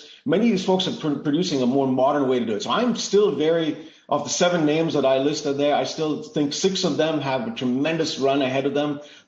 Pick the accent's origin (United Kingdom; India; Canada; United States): India; In the 1980s, I grew up in India.